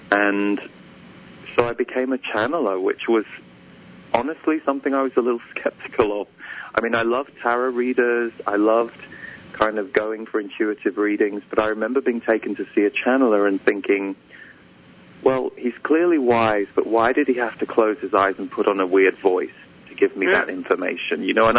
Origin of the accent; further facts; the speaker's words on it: England, United Kingdom; born there; So I was born in England. I'm 44 now. And I was born into a very loving family, but not necessarily an overtly spiritual family.